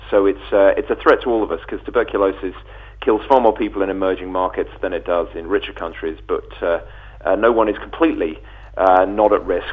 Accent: United Kingdom; now in United States; I'm a Brit living in America.

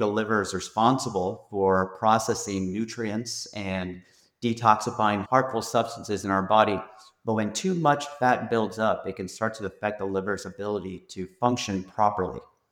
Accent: Salinas, California, United States; You know, I was born and raised in Salinas. I went through the public school system here in Salinas, California.

